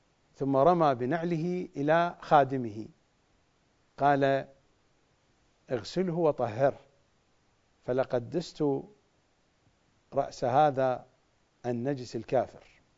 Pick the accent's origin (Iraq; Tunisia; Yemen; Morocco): Iraq; accent: Iraqi; نحن في لهجتنا العراقية نقول ميثم